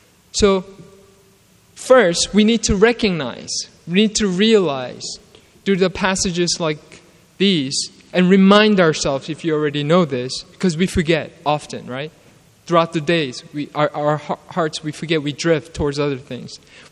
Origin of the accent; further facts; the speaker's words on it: New York City, New York, United States; when I was growing up in New York City, when there was some scary situations